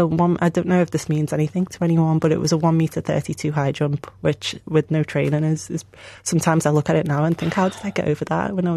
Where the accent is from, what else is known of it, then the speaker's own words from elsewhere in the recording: Liverpool, North West England, United Kingdom; I'm born in Liverpool. My mum and my whole family lived there. I'm half Bahamian, but I was brought up in Liverpool, you know, in the absolute cold.